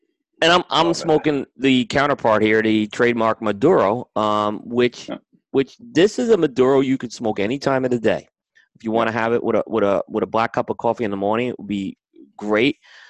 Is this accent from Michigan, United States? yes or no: no; New York, United States; We're both from New York.